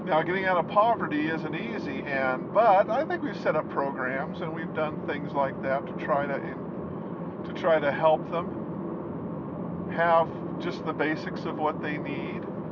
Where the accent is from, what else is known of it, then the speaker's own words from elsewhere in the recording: New Mexico, United States; I'm from New Mexico, and they would come to New Mexico, right? I mean, up here in northern New Mexico, New Mexico, not West Texas, like where I live